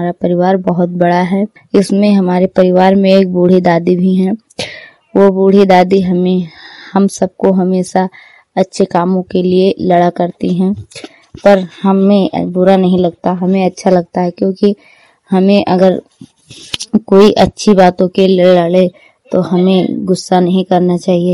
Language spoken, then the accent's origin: Hindi; Harihapur, Uttar Pradesh, India; मैं हरिहरपुर गांव जिला सरावस्ती की रहने वाली हूं।